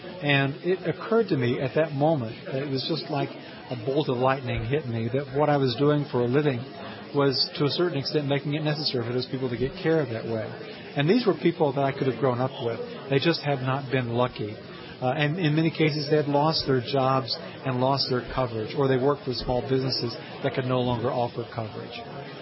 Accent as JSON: {"language": "English", "region": "Tennessee", "country": "United States", "tie": "born or raised there", "said": "I'm from Tennessee. I went back to visit family in the summer of 2007."}